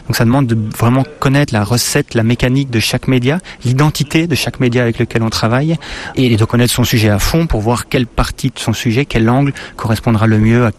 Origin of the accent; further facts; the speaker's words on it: Liège, Wallonia, Belgium; On est liégeois